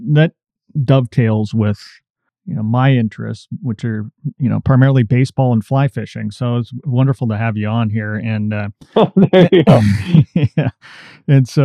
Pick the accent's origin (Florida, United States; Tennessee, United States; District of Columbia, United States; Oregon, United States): Oregon, United States; I come from the Northwest originally, Oregon.